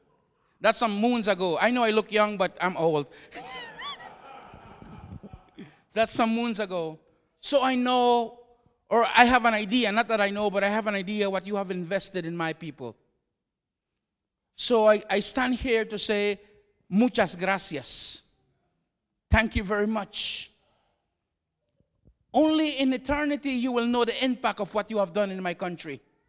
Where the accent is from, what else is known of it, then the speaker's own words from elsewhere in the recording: Belize; I come from Belize. I don't believe there and so on. He had me to talk like this, right? So Belize is, they know Belize because they say we talk English. But as a matter of fact, we not talk English. We talk Creole.